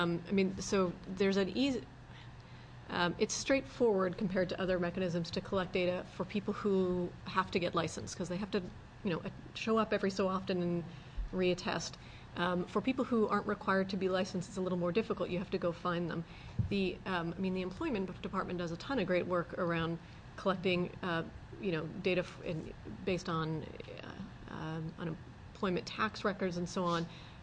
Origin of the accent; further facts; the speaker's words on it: Canada; And as a Canadian, I'd very much appreciate your hockey analogy, so thank you.